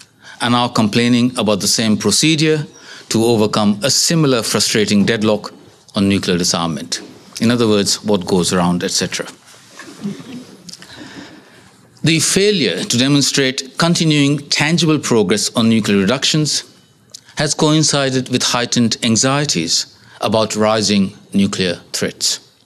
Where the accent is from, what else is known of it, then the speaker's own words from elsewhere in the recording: Australia; Now, as an Australian of Indian origin, I must also note the delicious irony